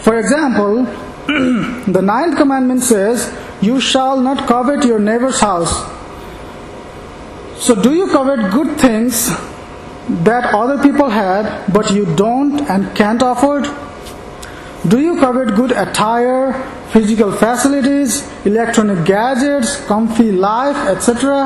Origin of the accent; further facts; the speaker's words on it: Nepal; English is a second language; Talking about leprosy in my home country Nepal, in 2008-09, 4,565 new leprosy cases were registered.